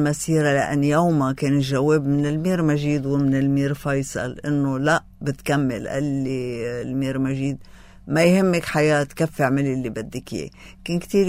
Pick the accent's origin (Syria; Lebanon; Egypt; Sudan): Lebanon; Choueifat, Mount Lebanon; أنا بنت ضيعة وأنا بدي أتعاطى مع أهالي ضيعتي بهالطريقة، فصرت روح على كل المناسبات الأهلية والشعبية والاجتماعية، روح عليها بالشويفات،